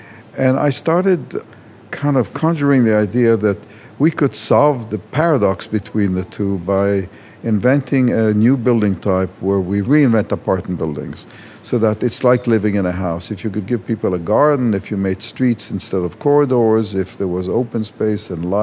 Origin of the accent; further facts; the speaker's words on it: Haifa, Haifa District, Israel; I grew up in Israel. I was born in what was Palestine, then became Israel. I grew up in Haifa and spent much of my time on the kibbutz